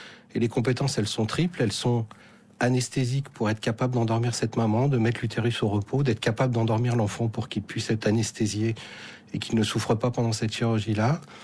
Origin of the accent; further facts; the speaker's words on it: France; qu'on fait mal chez nous en France.